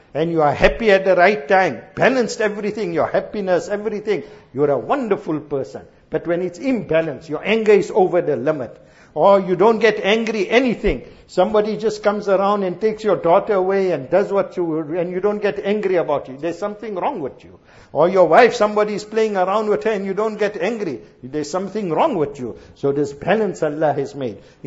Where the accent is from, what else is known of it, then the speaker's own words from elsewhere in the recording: Azaadville, Gauteng, South Africa; we come from Azadville, Joburg.